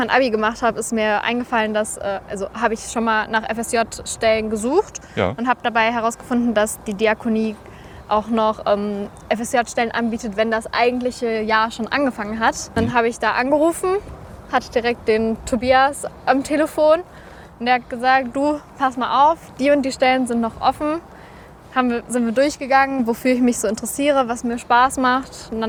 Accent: Recklinghausen, North Rhine-Westphalia, Germany; ich komme aus Recklinghausen. Ich bin 20 Jahre alt.

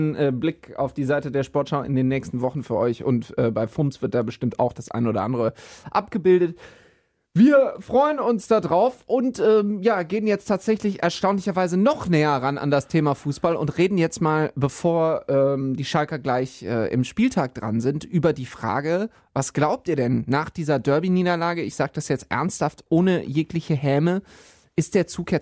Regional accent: Düsseldorf, North Rhine-Westphalia, Germany; ich bin Düsseldorfer, ich bin verhandlungsbereit.

